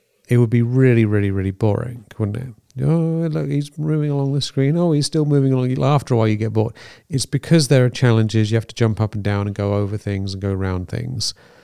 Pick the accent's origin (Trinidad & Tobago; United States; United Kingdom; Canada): United Kingdom; England; When I was growing up in England, when I used to watch TV when I was younger